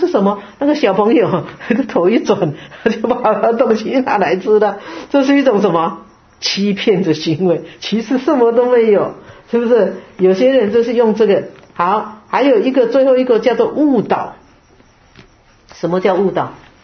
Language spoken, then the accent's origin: Chinese; China; 就是就像我们中国人常常讲说神话